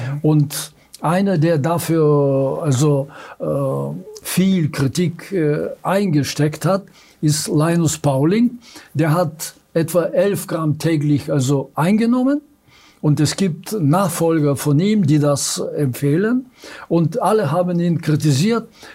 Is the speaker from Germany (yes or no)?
no; Bulgaria; Früher hatten wir, also im Dorf, wo ich hergeboren bin, wo ich herkomme, also hatten wir niemals einen Alzheimer, obwohl die Leute sehr alt waren.